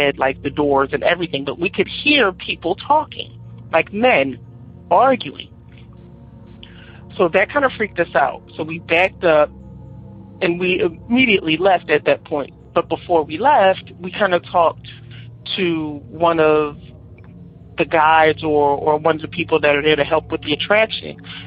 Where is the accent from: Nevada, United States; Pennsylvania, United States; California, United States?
Pennsylvania, United States; Philadelphia; I'm from Philadelphia, Pennsylvania.